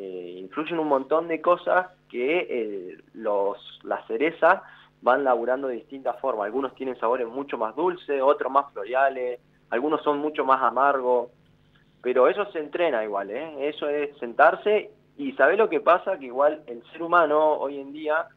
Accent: Cipolletti, Río Negro, Argentina; Sí, soy de Sipo, pero bueno, trabajo en Neuquén

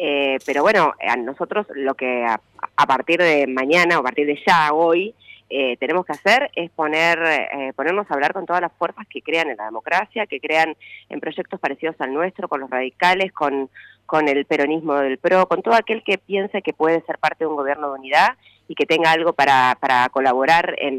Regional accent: Argentina; nosotros como argentinos

